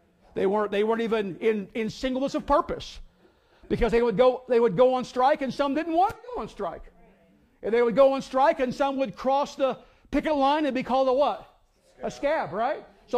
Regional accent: Midwest, United States; You know, I grew up in the Midwest.

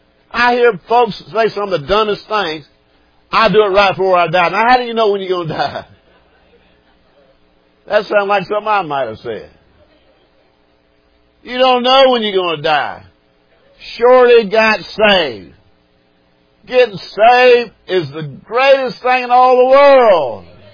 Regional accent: Blacksburg, Virginia, United States; I can still remember, I was born and raised in Blacksburg, where Brother Harold lives.

